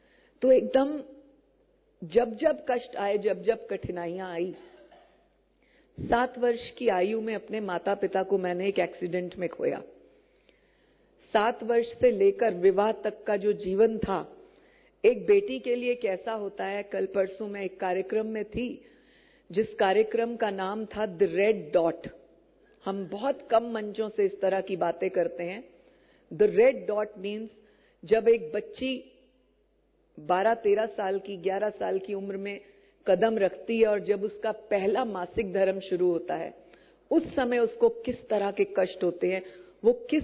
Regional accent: Faridabad, Haryana, India; और मैं फरीदाबाद से आती हूँ

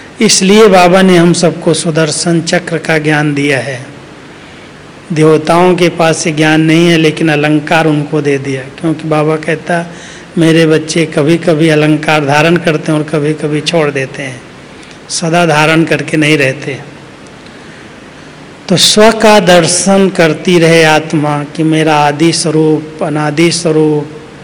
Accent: Uttar Pradesh, India; मेरा भी परिचय जब दिया कि मैं भी यूपी से हूँ

